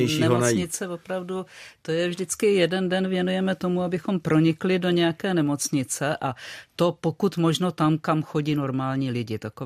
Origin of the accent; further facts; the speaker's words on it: Brno, South Moravian Region, Czechia; i když já jsem z Brna.